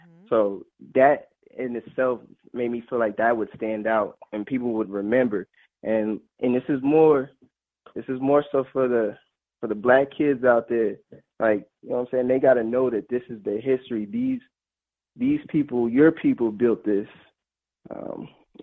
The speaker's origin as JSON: {"language": "English", "region": "New Jersey", "country": "United States", "tie": "born or raised there", "said": "I'm actually born and raised in New Jersey."}